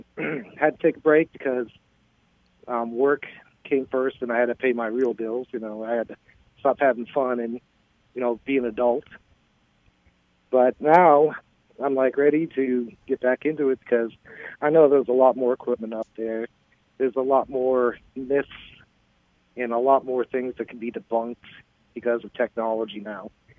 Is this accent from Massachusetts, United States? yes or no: yes; Lowell, Massachusetts, United States; born there; I was born in Lowell, Massachusetts, which has a pretty good history of paranormal activity.